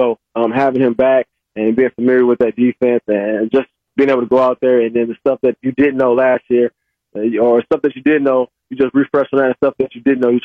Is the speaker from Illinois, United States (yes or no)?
yes; Illinois, United States; when I grew up in Illinois and then when I went to California